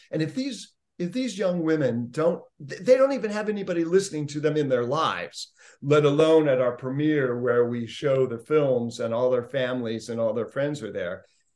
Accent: Indiana, United States; When I was growing up in Indiana, I came across this tintype.

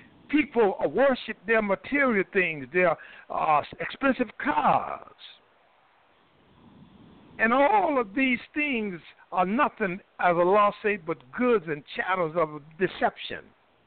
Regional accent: the South, United States; I've seen many hollow trees in the South. I'm from the South, and I've propped them up

